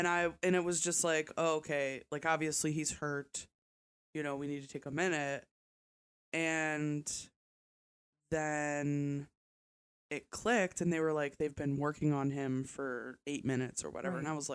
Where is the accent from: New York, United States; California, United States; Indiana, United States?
New York, United States; Buffalo; My accent is changing, but then I hear, then I go to Buffalo for 2 seconds, and I'm back at it.